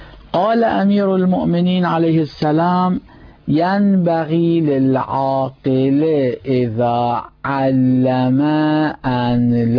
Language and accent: Arabic; Iraq; أنا عراقي لا أعرف اللغة الإنجليزية